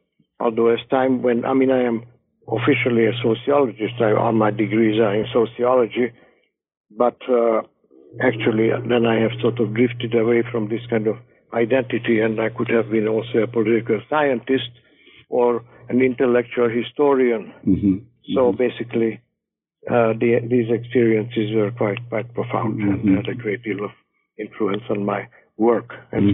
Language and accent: English; Hungary; moved away as an adult; I didn't mention earlier that between finishing high school and leaving Hungary, I spent 2 years in a village, in an exile.